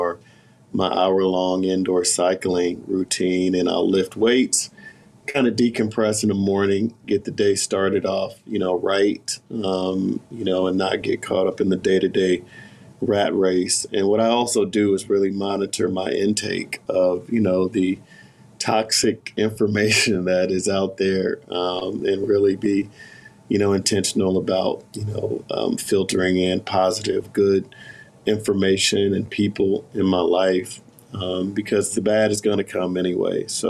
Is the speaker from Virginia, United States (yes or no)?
no; Sacramento, California, United States; I am calling from Northern California, here in Sacramento, California, the state's capital, where I'm born and raised.